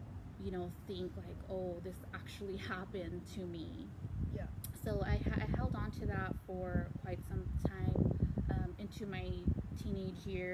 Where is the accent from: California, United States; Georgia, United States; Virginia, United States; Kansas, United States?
California, United States; Los Angeles; born there; So, my upbringing, I was born in Los Angeles, where my father was a pastor, and he was also preaching as a child, when I was a child.